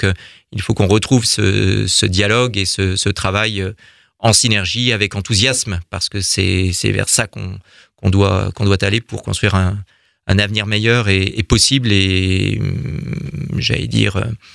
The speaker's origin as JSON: {"language": "French", "town": "Mulhouse", "region": "Grand Est", "country": "France", "tie": "born or raised there", "said": "en tant que Mulhousien, parce que Mulhouse est ma ville natale et j'y vis."}